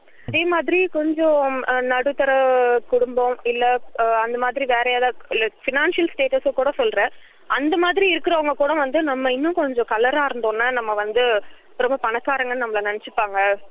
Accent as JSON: {"language": "Tamil", "town": "Chennai", "region": "Tamil Nadu", "country": "India", "tie": "born or raised there", "said": "நான் சென்னையிலதான் பிறந்து வளர்ந்தது எல்லாமே."}